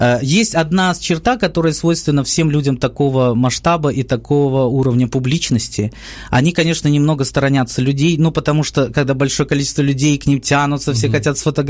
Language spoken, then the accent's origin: Russian; Ukraine; он знал, что мы из Украины